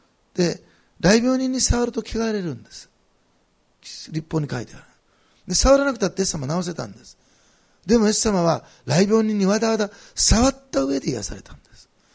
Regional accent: Osaka, Japan; born there; 大阪生まれなので

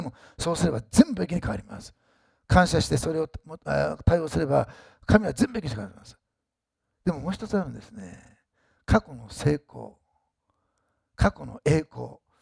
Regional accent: Osaka, Japan; born there; 私はね、大阪で生まれてクリスチャンホームだったから、

